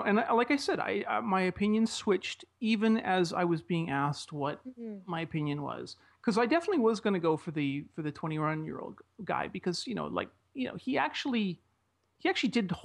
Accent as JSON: {"language": "English", "country": "Spain", "second_language": "English", "said": "We are from Spain. We say terroristic."}